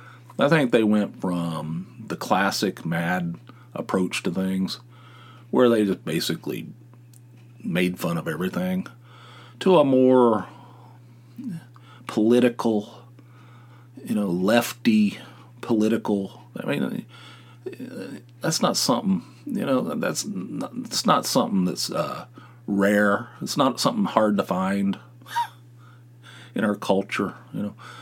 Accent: Dunbar, West Virginia, United States; I grew up in Dunbar, West Virginia, Dunbar, even inside Dunbar, and it was like population 10,000 somewhere in that neighborhood.

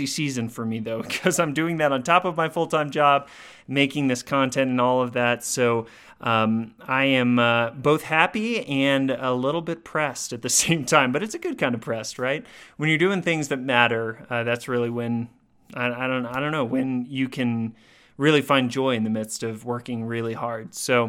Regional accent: Dallas, Texas, United States; So I grew up in Dallas, Texas, and so we'll go down. My parents are still down there

